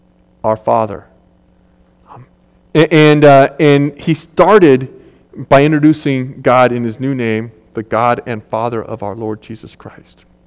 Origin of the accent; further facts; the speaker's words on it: Oak Harbor, Washington, United States; I grew up in Oak Harbor, being able to walk into a lot of different stores and just charge them.